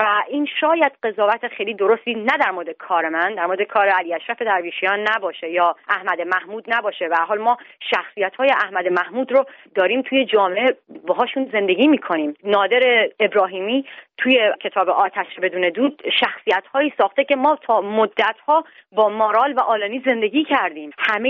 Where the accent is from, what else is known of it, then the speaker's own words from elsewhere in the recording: Iran; moved away as an adult; همه ما روزنامه‌نگارهایی که از ایران کوچ کردیم